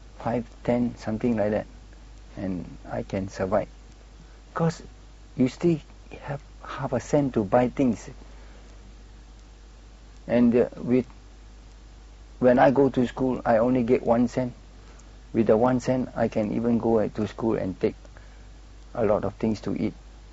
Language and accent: English; Malacca, Malaysia; I was born in Malacca, and then the name of the road is called Tranquera. It's in the name after the Portuguese, you see. And behind that is a sea, you see. So I'm living behind the sea.